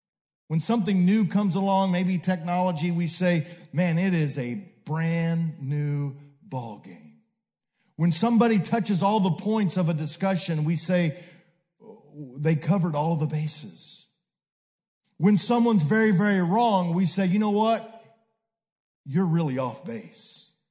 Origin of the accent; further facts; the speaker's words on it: Midwest, United States; I was raised in the Midwest. I just am not used to this West Coast stuff.